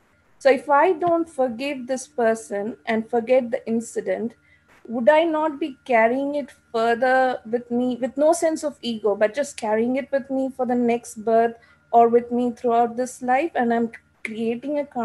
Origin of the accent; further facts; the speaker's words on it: New Zealand; So I'm from New Zealand.